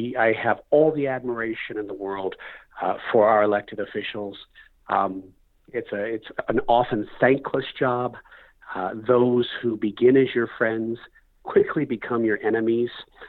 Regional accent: Kansas, United States; returned back to my home state of Kansas

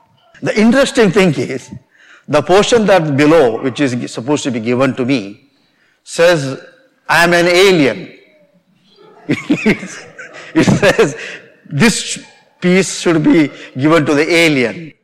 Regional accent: India; now in United States; The upper portion gives my name, passport number, I'm Indian citizen, and I'm employed by Diocese of Wheeling, Charleston, and all that.

